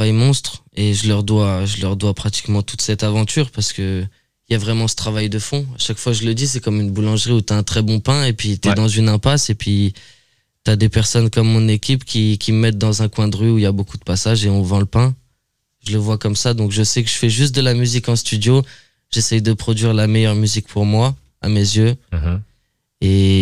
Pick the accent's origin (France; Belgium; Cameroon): France; Fontainebleau, Île-de-France; born there; Je suis né à Fontainebleau, c'est tout ce que j'ai à dire.